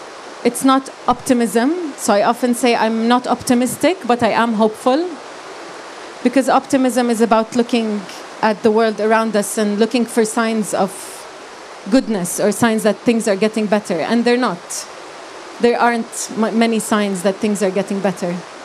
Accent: Nazareth, Northern District, Israel; English is a second language; now in Jerusalem; I was born and raised in Nazareth. I'm now based in Jerusalem.

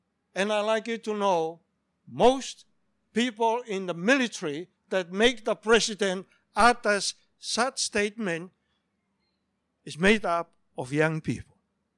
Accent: Tonga; moved away; I grew up in Tonga as a young person like you, and I was told how to be young people. I moved to another nation

